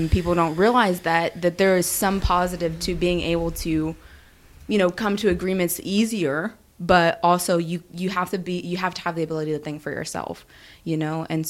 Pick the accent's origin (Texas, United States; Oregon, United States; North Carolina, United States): Texas, United States; Houston; also born or lived in Killeen, United States; I'm from Houston. I'm from, like, the Woodland Spring area, where I really call home.